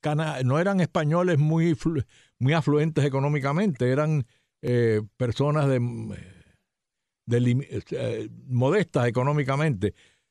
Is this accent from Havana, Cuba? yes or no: no; Güines, Mayabeque, Cuba; eran de poetas guineros, de poetas de mi pueblo.